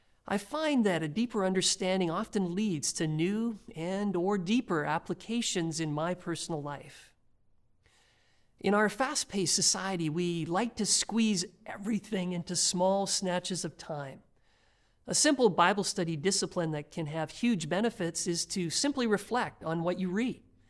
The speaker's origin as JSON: {"language": "English", "region": "Saskatchewan", "country": "Canada", "tie": "born or raised there", "said": "I want to tell you a story about someone I grew up with in Carrenport, Saskatchewan."}